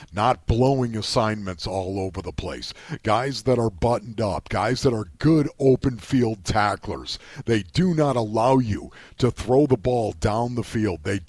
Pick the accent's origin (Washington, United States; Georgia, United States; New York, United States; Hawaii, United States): New York, United States; Orchard Park; I grew up in Orchard Park, Paulie, as you well know